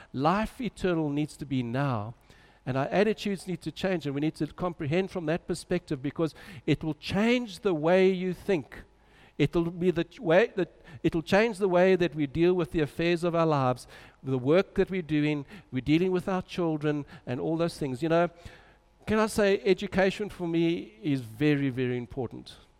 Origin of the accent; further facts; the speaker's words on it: Germiston, Gauteng, South Africa; I grew up in Germiston, and in those years in Germiston was a wonderful town.